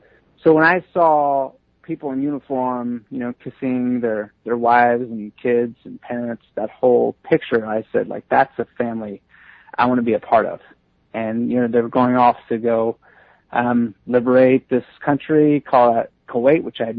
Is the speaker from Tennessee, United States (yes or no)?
no; Baltimore, Maryland, United States; So, you know, I grew up in Baltimore and my family was great.